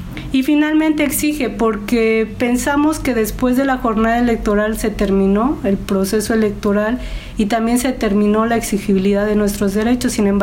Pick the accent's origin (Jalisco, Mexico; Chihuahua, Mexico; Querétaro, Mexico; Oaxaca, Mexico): Oaxaca, Mexico; Entonces, como oaxaqueños y oaxaqueñas, tenemos que reconocer y revalorar lo que tenemos, ¿no?